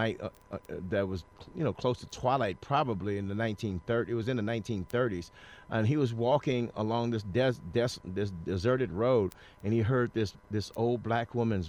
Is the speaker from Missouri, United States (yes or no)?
yes; St. Louis, Missouri, United States; I think it was because of the fact that I was from St. Louis and I was close to him